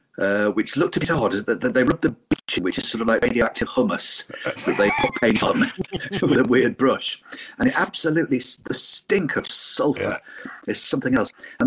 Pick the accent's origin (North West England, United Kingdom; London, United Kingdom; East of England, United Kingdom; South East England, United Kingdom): North West England, United Kingdom; Ormskirk; I grew up in Ormskirk in Lancashire.